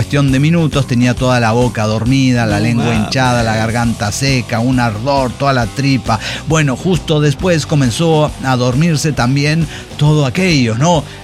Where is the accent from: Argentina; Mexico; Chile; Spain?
Mexico; Como todo mexicano, sabemos que lo primero, no sé, leche o algo